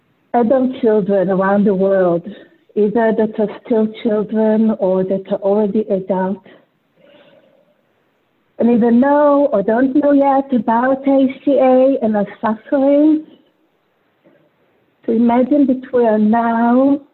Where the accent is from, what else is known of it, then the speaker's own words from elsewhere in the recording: Israel; English is a second language; So I'm from Israel.